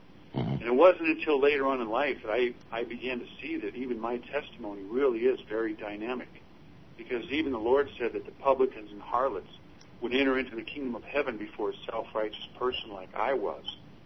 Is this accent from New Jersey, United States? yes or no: no; Bakersfield, California, United States; I was born and raised a Roman Catholic. I'm from Bakersfield, California.